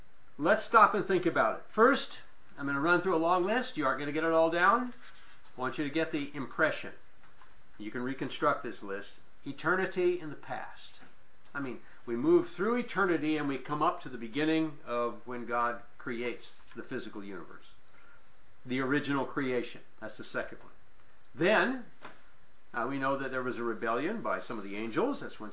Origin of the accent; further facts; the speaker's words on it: United States; you know, I'm an American